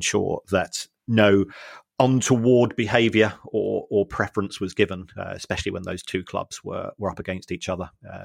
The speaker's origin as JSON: {"language": "English", "region": "London", "country": "United Kingdom", "said": "I'm from South London."}